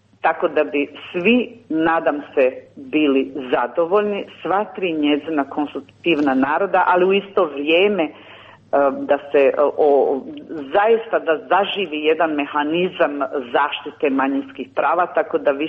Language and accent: Croatian; Bosnia & Herzegovina; na koncu konca mi smo Hrvati iz Bosne i Hercegovine